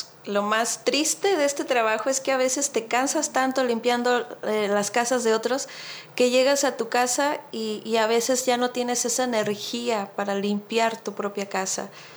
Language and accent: Spanish; Cuernavaca, Morelos, Mexico; born or raised there; moved away as an adult; also born or lived in Culiacán; now in Alabama, United States